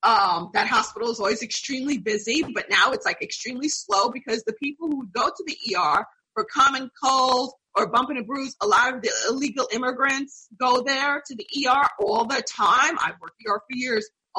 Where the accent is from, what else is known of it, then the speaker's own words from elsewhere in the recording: New York, United States; because I grew up in New York. And I know for a fact that facility was always a mess.